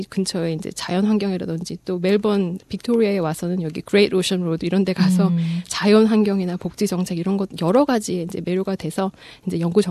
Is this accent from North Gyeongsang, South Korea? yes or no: no; Seoul, South Korea; moved away as an adult; also born or lived in United Kingdom / Switzerland / Singapore; now in Melbourne, Australia; 근데 저는 서울에서 태어나서 자라고 대학까지 나온 서울 토박입니다.